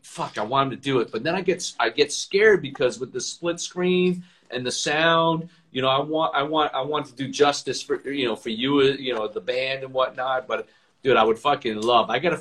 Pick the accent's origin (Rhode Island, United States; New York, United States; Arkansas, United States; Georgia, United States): Rhode Island, United States; That's what I grew up with in Rhode Island.